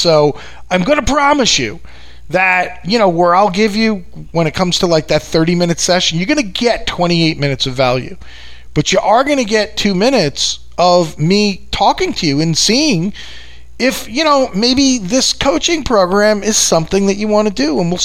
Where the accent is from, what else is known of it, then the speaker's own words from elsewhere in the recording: New York, United States; I'm a big boy. I can handle it. I'm from New York, right? We have a thick skin here.